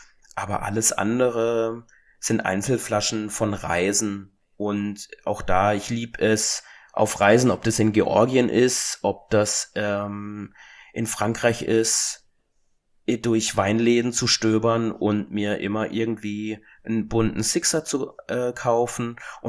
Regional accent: Breisach, Baden-Württemberg, Germany; ich komme aus Breisach, also da Breisgau, Kaiserstuhl, Freiburg-Gegend.

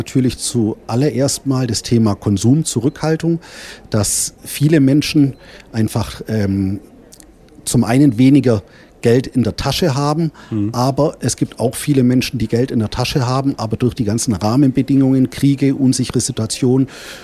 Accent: Senden, Germany; also wir kommen ja beide aus Senden

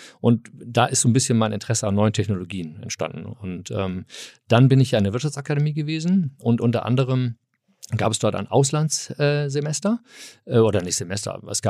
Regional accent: Hamburg, Germany; ich komme aus Hamburg, ich bin Eppendorf, Eppendorf groß gewachsen.

